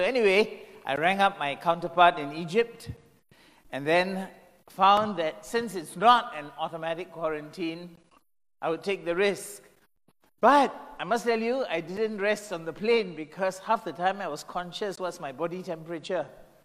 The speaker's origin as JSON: {"language": "English", "country": "Singapore", "said": "because I'm from Singapore, we're not used to this, right?"}